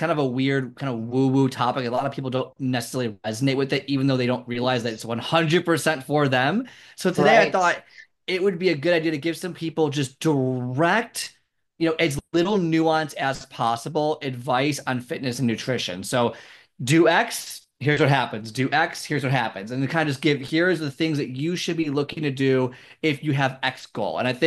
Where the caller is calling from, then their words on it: Chicago, Illinois, United States; Chicago, Illinois.